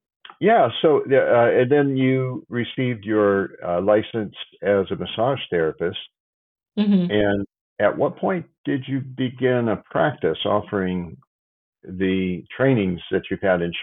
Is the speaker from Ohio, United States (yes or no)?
no; Cedar Rapids, Iowa, United States; Iowa. I grew up in Iowa.